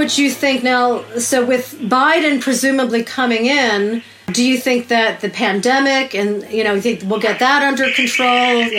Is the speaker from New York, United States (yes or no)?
no; Newark, New Jersey, United States; I grew up in Newark, New Jersey, and a lot of the kids in our building had parents that worked at the United Nations